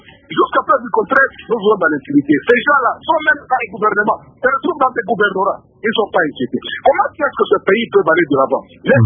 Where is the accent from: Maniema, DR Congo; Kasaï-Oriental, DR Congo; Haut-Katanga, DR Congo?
Haut-Katanga, DR Congo; Lubumbashi; depuis que je suis né ici à Lubumbashi.